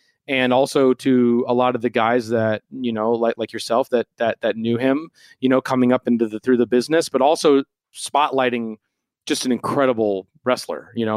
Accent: Minneapolis, Minnesota, United States; born or raised there

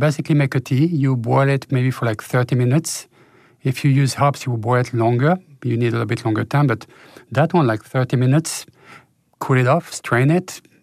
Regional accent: Belgium; You know, I'm from Belgium. We do those crazy beers over there.

